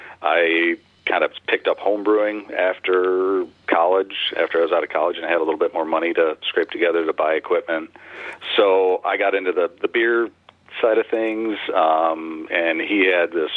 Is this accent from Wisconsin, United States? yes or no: yes; Oregon, Wisconsin, United States; We both went to school in Oregon, South Madison. We grew up in Oregon and met each other in seventh grade and kind of just hung out throughout the years.